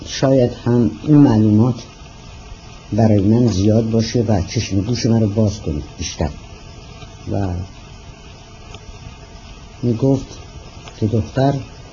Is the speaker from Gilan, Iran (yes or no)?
yes; Rasht, Gilan, Iran; born there; من در شهر رشت در یک خانواده نسبتاً مرفهی به دنیا آمدم.